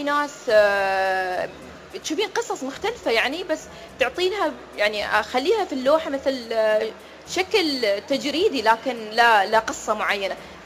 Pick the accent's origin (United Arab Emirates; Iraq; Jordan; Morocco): United Arab Emirates; أنا كإماراتية